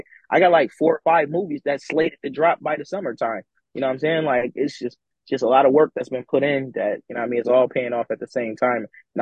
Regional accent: Buffalo, New York, United States; now in Atlanta, United States; Atlanta is like, just growing up in Buffalo in poverty in the hood and not being able to enjoy the finer things in life.

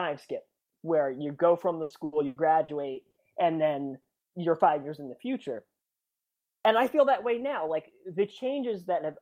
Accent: North Carolina, United States; also born or lived in New Jersey; I felt like that was North Carolina was where I was raised, even though I was born in New Jersey.

